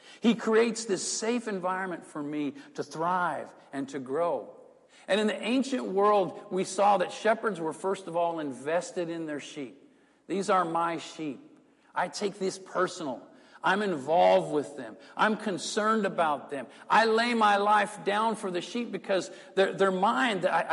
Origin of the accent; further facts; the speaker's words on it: Midwest, United States; Growing up in the Midwest, when we would talk with leaders and I would talk with elders and other ministers, we talk about shepherding.